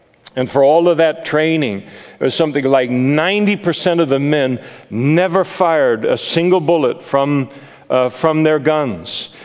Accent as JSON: {"language": "English", "town": "Napa", "region": "California", "country": "United States", "tie": "born or raised there", "said": "I grew up in Napa, and you had the side of town that I grew up"}